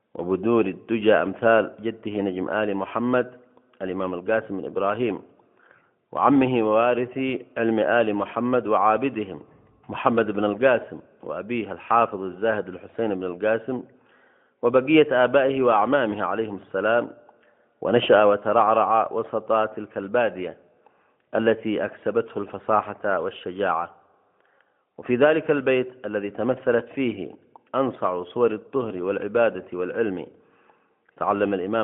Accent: Yemen; وأقيم الحق والعدل في ربوع بلدنا اليمن

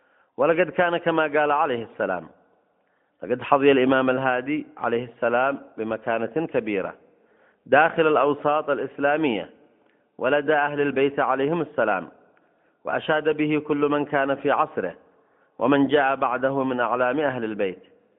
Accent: Yemen; والأحداث التي يشهدها بلدنا اليمن

